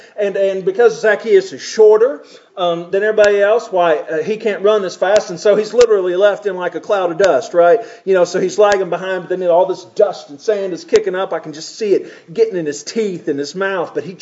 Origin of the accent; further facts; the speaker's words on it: Johnson City, Tennessee, United States; in my hometown in Johnson City, Tennessee, sales tax is 10 cents a dollar.